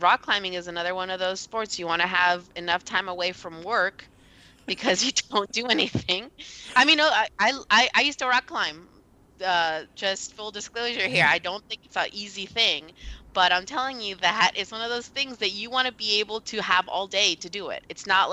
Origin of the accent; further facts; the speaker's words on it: Los Angeles, California, United States; And I'm from L.A.